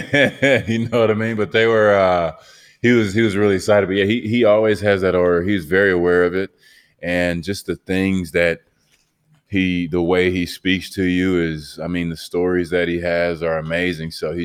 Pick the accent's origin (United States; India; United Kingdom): United States; Texas; now in Miami, United States; And I mean, people think I'm from Miami, you know. It's like I have to remember now I'm from Texas, bro.